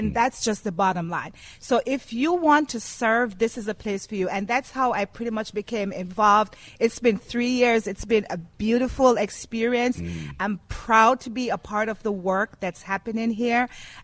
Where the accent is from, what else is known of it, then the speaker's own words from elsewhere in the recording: New York, United States; also born or lived in Jamaica; now in Newark, United States; I am Jamaican. And I'm actually from New York.